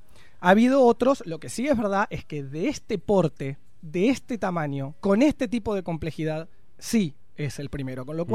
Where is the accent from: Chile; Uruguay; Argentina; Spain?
Argentina; para mí, como argentino y como profesor de negocios